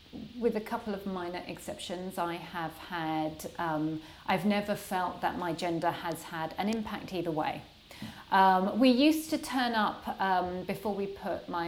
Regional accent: United Kingdom; I'm British. I'm very dull.

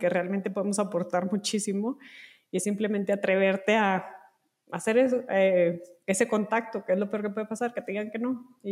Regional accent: Monterrey, Nuevo León, Mexico; yo soy de Monterrey, tantas empresas en Monterrey

